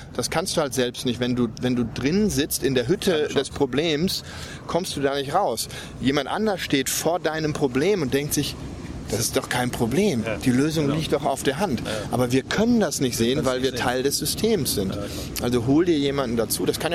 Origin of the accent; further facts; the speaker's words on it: North Rhine-Westphalia, Germany; now in Cologne, Germany; Also ich bin auch natürlich in der Pilznation groß geworden, in Ostwestfalen.